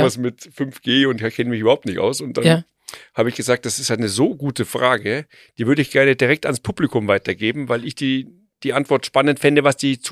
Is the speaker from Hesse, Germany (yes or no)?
no; Bavaria, Germany; Ich bin aus Bayern.